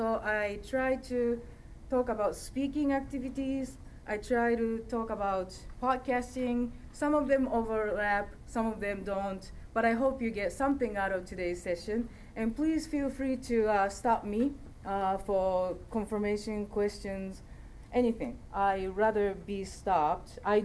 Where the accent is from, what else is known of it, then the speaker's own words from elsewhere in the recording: Texas, United States; I am from Texas.